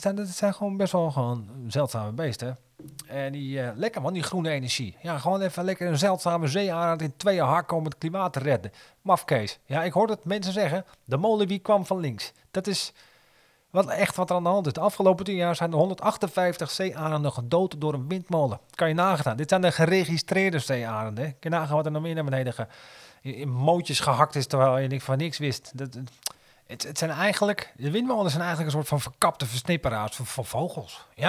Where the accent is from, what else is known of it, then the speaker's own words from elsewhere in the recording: Heerhugowaard, North Holland, Netherlands; Ja, dan ging ik een bos rozen kopen, ergens bij een rozenkwekerij, bij ons in Herugowaard.